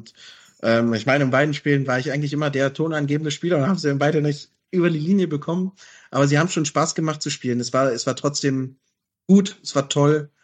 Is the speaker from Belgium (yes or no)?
no; Germany; Und für mich ist das jetzt seit diesem Jahr eben als Deutsche Nummer 1 neu